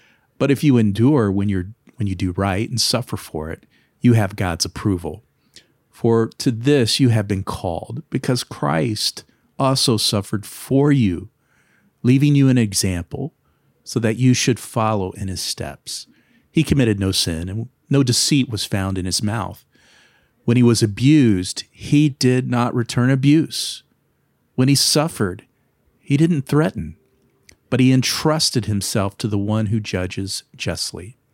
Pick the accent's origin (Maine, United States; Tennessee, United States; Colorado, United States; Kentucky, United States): Kentucky, United States; now in North Carolina, United States; I'm from Kentucky. Oh, I live in North Carolina now.